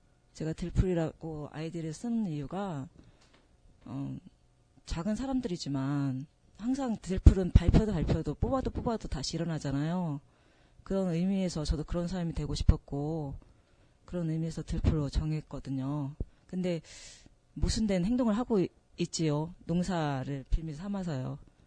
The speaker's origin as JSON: {"language": "Korean", "town": "Pyeongtaek", "region": "Gyeonggi Province", "country": "South Korea", "said": "저는 평택에서 온"}